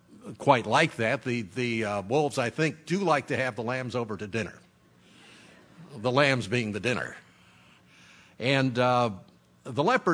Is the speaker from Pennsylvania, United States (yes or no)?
no; New York, United States; born there; I'm a New Yorker, like I've said before. I'm a New Yorker by birth and a hillbilly by choice. And coming from New York State, I'm used to real winter, you know, where it really got cold.